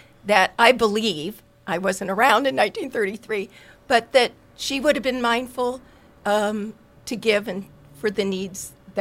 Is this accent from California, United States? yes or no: yes; Laguna Beach, California, United States; I was born and raised here in Laguna Beach